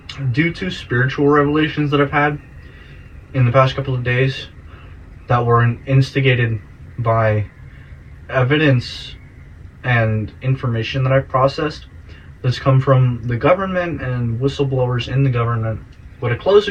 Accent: Reno, Nevada, United States; I come from Reno, Nevada, but I'm up in Belfair, Washington right now.

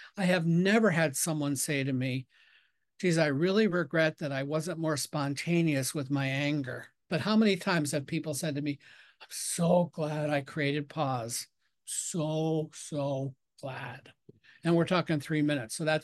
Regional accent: Ireland; I mean, I besides being a highly sensitive person, I'm Irish, so I'm always aspiring for these things that I'm talking about.

